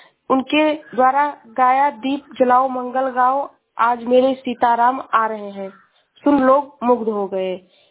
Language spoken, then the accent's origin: Hindi; Uttar Pradesh, India; मैं जिला श्रावस्ती से हूँ।